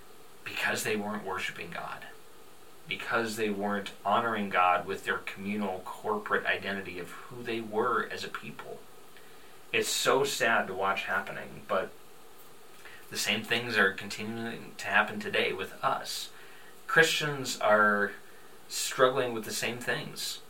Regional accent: United States; born there; for myself, I'm an American citizen, I was born here, so in many ways I have American identity.

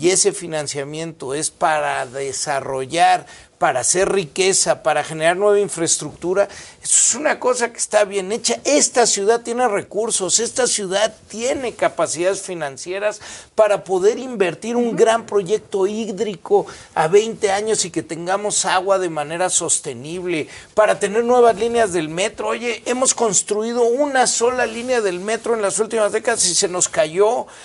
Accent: Mexico City, Mexico; soy un chilango apasionado.

